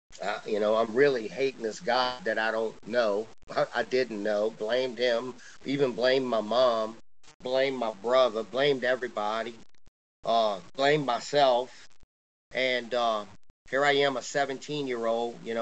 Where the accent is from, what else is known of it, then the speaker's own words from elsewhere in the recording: Chalmette, Louisiana, United States; Here I am, born and raised in Chalmette, and I got a lot of friends from New Orleans.